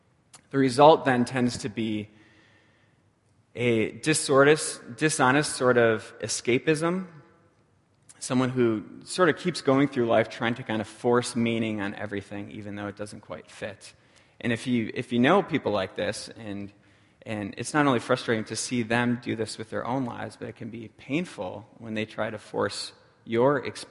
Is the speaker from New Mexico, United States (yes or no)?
no; Milwaukee, Wisconsin, United States; I remember standing at the shore of Lake Michigan. I grew up in Milwaukee.